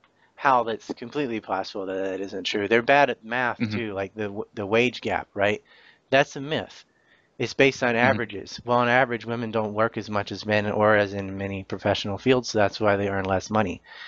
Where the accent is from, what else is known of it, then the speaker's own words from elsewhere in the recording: Hatteras Island, North Carolina, United States; I have dealt with extreme environmentalists since I was a child, because I grew up on Hatteras Island, like 78% of its national park.